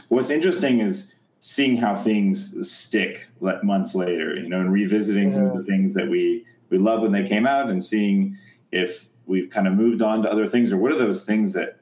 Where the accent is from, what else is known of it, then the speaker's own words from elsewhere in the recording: United States; I'm American.